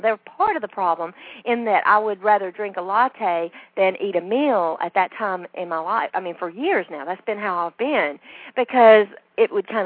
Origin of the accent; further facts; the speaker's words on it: the South, United States; Now, I'm from the South, and I love sweet tea.